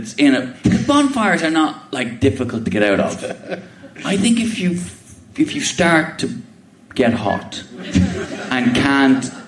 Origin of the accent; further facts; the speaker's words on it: Ireland; But being Irish, the fireworks and bonfires go on for a good week before and after.